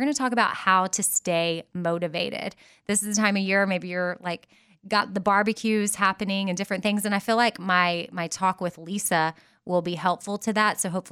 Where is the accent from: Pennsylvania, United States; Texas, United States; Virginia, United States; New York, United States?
Texas, United States; Austin; especially Austin being my hometown and where I grew up